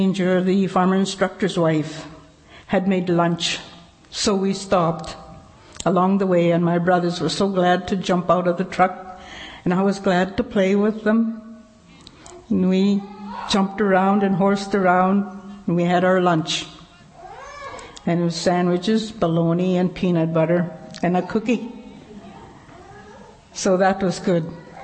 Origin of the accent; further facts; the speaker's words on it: Pepikasis Reserve, Canada; I was born and raised on the Pepikasis Reserve for the first 5 and a few months, because in August I was taken away by the farmer instructor to go to school.